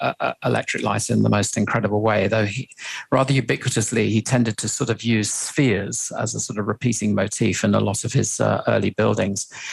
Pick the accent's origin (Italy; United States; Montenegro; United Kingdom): United Kingdom; England; or I guess being an Englishman, I might say Swan